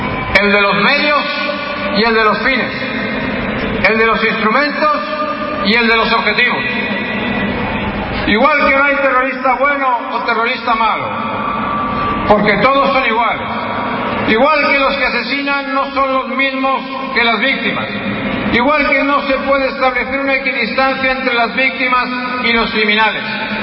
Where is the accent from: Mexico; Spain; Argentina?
Spain; yo hablaba como un español esperanzado pero también preocupado